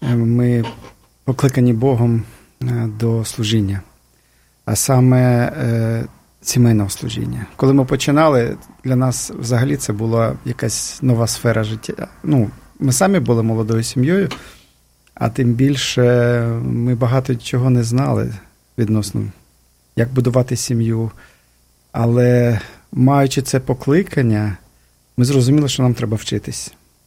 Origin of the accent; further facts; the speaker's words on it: Lviv, Lviv Oblast, Ukraine; і я сам родом зі Львова